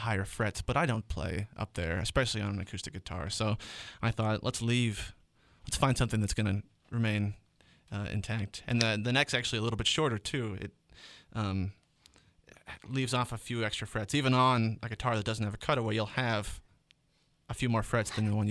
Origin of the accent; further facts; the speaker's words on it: Mount Lebanon, Pennsylvania, United States; I'm from Pittsburgh, yeah. I grew up in Mount Lebanon